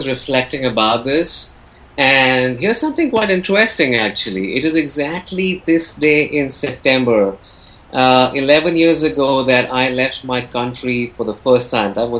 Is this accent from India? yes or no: yes; India; since I was born and raised in India and both my parents are from India.